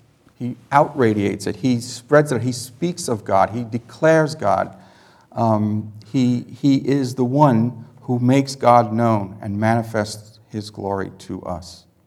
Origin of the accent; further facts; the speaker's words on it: Queens, New York, United States; I grew up in Queens, New York, really southern Queens. We lived about half an hour from the beach.